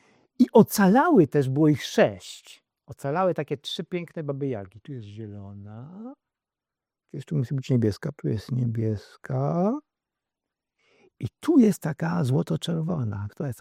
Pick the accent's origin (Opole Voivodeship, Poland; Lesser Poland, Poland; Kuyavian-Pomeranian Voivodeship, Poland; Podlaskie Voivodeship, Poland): Lesser Poland, Poland; Kraków; Ja pamiętam jako dziecko w domu katastrofę. W domu w Krakowie.